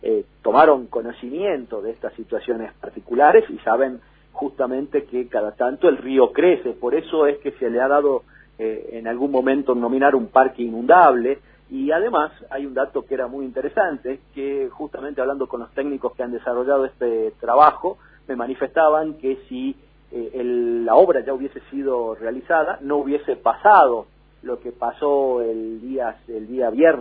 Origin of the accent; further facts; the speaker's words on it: Jujuy, Argentina; Nosotros somos jujeños, es más, a mí me ha tocado la suerte de pertenecer a una familia que hace más de 150 años vive a la margen del río Civicivi